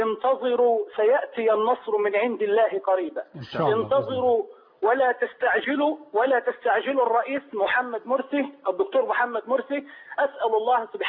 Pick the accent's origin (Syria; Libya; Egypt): Egypt; Dakahlia; أنا مهندس وأحتاج أن أدرس كلية الدعوة الإسلامية، وقلت له أنا من الدقهلية